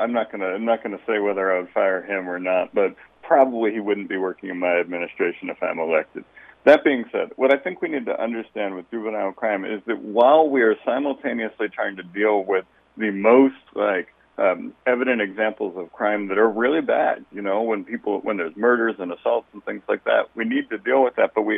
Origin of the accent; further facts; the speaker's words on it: Maryland, United States; I grew up in Maryland. I went to Towson. I went to St. Mary's